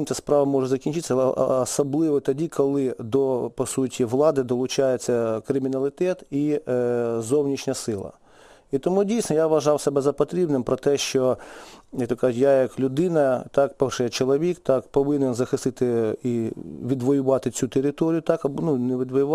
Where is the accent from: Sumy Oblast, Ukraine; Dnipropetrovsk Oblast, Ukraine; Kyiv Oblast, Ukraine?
Sumy Oblast, Ukraine; тим більше, що я сам родом із Сумщини, так, ось, це Східна теж область